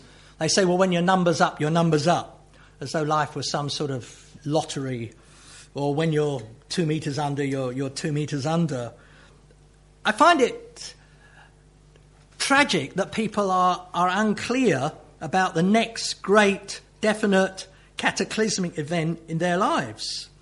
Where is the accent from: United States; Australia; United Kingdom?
United Kingdom; Dartford, South East England; I sometimes have gone down to my hometown of Dartford